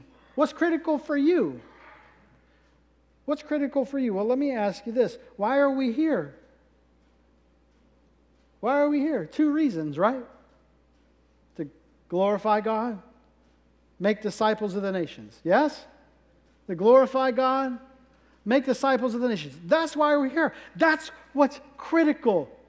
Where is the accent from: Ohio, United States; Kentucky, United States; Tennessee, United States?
Kentucky, United States; Ashland; I grew up in church my whole life. My whole life. I grew up in Ashland, Kentucky, as many of you know.